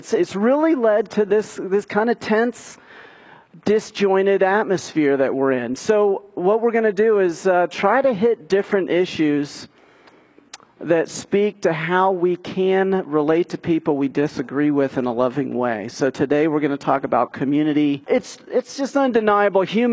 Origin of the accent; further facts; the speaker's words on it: Westerville, Ohio, United States; I'm from Westerville, and I was there on Tuesday night when the Democratic National Debate was happening back in October.